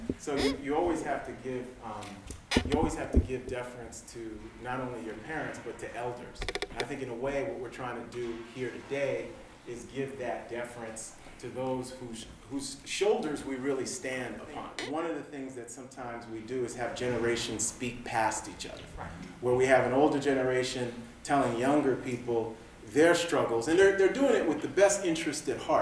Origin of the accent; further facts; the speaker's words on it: New York City, New York, United States; I was raised in New York City in a black, by way of a black Baptist church storefront. My mother and father both are from Haiti.